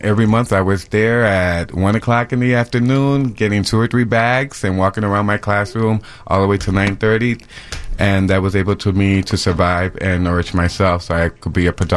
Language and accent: English; Puerto Rico; now in Chicago, United States; Well, originally I'm from Puerto Rico, but I live here in Chicago.